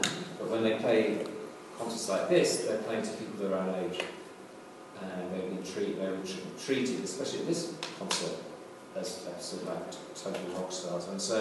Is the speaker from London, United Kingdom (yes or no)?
yes; London, United Kingdom; as a child, as a young person growing up in Britain.